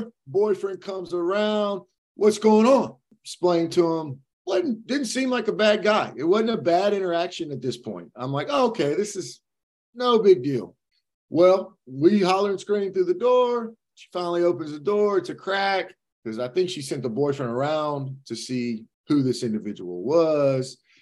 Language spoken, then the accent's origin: English; Louisiana, United States; So thank goodness that I am a Cajun boy myself.